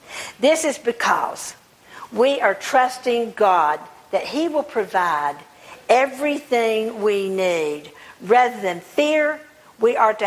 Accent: the South, United States; I'm from the South.

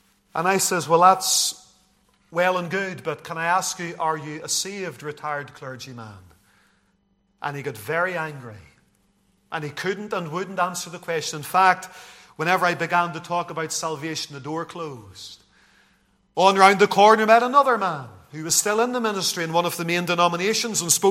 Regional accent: Lisburn, Northern Ireland, United Kingdom; doing outreach in the town that I grew up in Lisburn with the church outreach team

